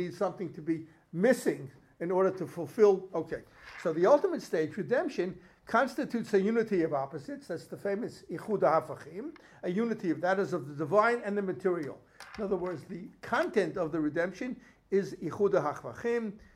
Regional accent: United States; the modernity that I grew up modern Orthodox in the States. So I grew up modern Orthodox

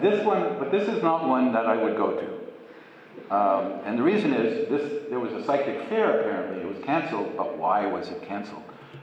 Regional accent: California, United States; Now, I come from California.

